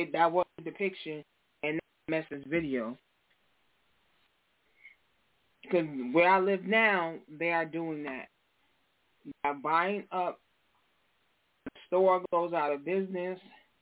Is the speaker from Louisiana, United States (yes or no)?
no; New York, United States; I'm from New York